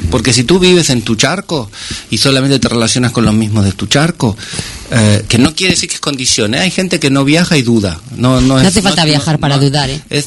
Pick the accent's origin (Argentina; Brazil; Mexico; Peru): Argentina; Porque de donde vengo, más allá de que sea que es una cultura muy muy mezclada, porque siempre se dice que los argentinos venimos de los barcos